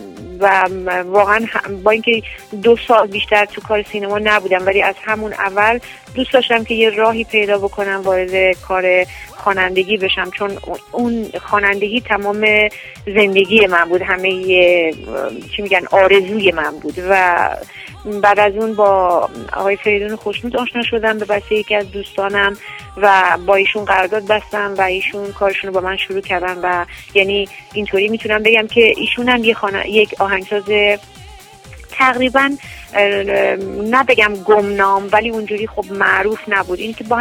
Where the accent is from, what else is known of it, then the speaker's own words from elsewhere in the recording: Tehran, Tehran Province, Iran; من در تهران به دنیا آمدم و در یک خانواده تقریبا بگم پر جمعیت بزرگ شدم. ما 7 تا خواهر برادریم، 5 تا خواهریم، 2 تا برادر.